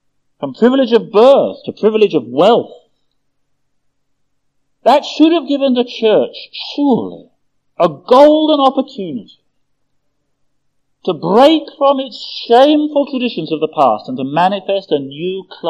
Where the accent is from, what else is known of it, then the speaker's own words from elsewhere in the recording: West Ham, London, United Kingdom; the constituency I grew up in London, in West Ham.